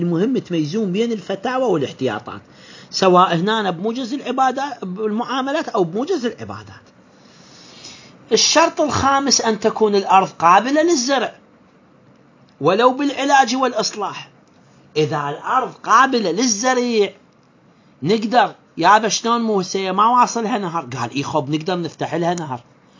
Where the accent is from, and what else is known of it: Iraq